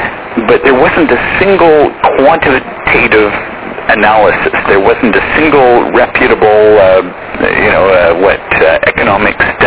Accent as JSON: {"language": "English", "country": "Canada", "said": "I'm just sort of hard-pressed as a Canadian"}